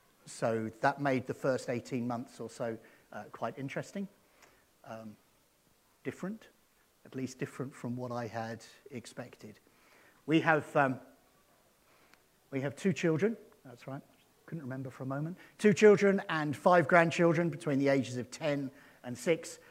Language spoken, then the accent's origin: English; South East England, United Kingdom; born there; I'm actually from England. I was born in the southeast of England.